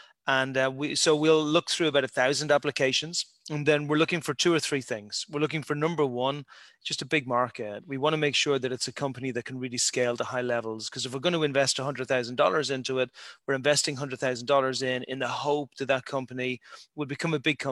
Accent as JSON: {"language": "English", "country": "Ireland", "lives_now": "Santa Monica, United States"}